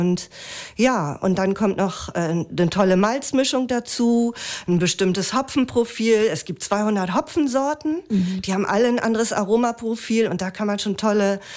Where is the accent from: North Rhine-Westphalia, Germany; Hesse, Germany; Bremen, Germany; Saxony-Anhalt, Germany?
Bremen, Germany; Ich bin in Bremen aufgewachsen, da kannte ich quasi nur Pilsbier